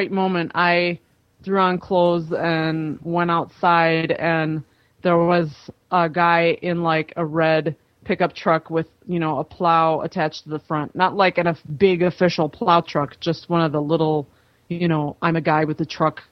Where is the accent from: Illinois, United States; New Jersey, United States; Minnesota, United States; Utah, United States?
Minnesota, United States; like nothing I've ever seen, and I'm Minnesotan.